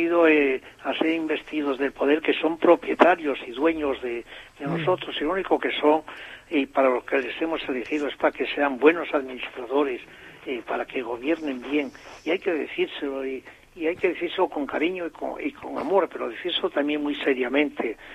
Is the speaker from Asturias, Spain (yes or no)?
yes; La Rebollada, Asturias, Spain; No diga, pues a 2 kilómetros de mi pueblo, que se llamaba La Rebollada.